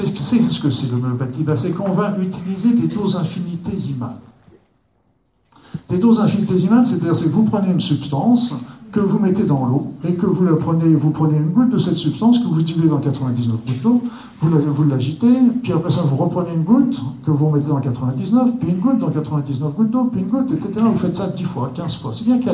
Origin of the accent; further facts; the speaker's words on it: Normandy, France; En Normandie, moi j'ai travaillé longtemps, je suis normand, et j'ai travaillé longtemps en Normandie.